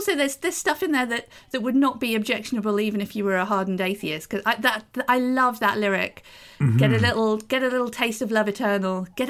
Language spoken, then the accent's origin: English; United Kingdom; I cannot, as a British person, say bluegrass. It's impossible.